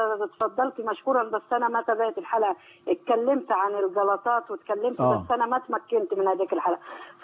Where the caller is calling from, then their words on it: Saudi Arabia; انا بتكلم من السعوديه، وانا بتعالج في جده عند دكتور